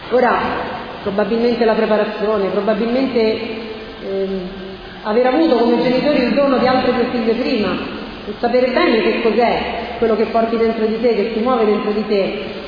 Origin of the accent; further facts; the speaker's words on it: Rome, Lazio, Italy; Veniamo da Roma, siamo con i nostri tre figli